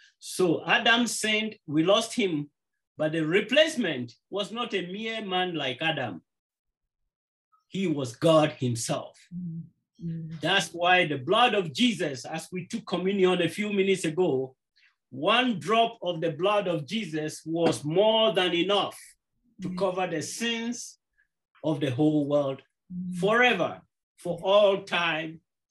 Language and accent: English; Ghana; now in Colorado Springs, United States; I'm from Ghana. It's a country from on the west side of Africa.